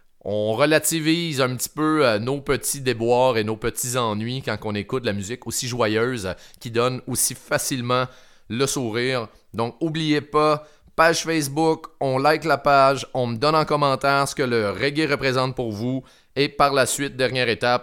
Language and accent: French; Quebec, Canada; Oui, je viens du Québec. Je diffuse au Québec